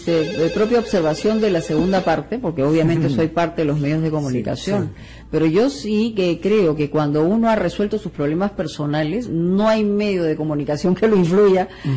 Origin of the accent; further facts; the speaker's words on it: Peru; usted y yo somos compatriotas, somos peruanos, sí, claro.